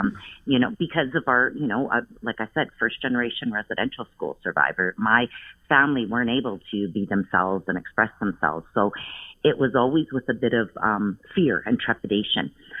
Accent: Williams Lake, British Columbia, Canada; I'm originally from the Williams Lake First Nation, but I've called the beautiful territory of the Kwaitli-Tene my home for on and off about 27 years.

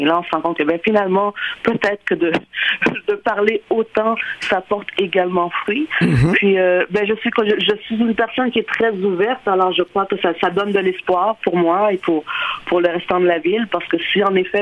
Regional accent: Quebec, Canada; J'ai grandi dans le Québec des années 90

